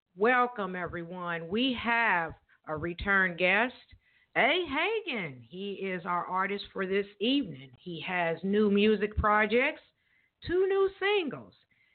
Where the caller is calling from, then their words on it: Evansville, Indiana, United States; I am calling in from Evansville, Indiana.